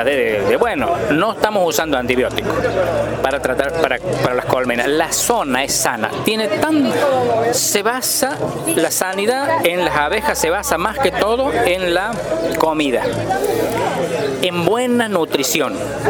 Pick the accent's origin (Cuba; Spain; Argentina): Argentina; Córdoba; volvemos el verano para allá a la Pampa de Pocho, a campos cultivados, alfalfa especialmente, y al lado de mi pueblo, las lomas.